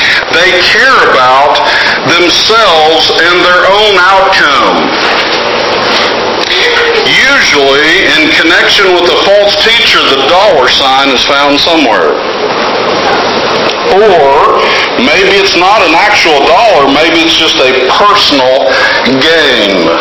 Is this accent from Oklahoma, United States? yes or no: yes; Oklahoma, United States; Now, most of us country folk, people, you know, we grew, you know, I grew up in Oklahoma.